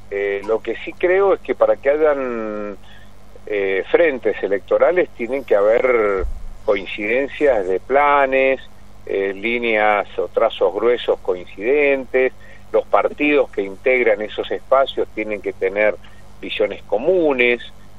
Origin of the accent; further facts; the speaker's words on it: Mendoza, Argentina; Así que ahí como mendocinos algún problema evidentemente tenemos.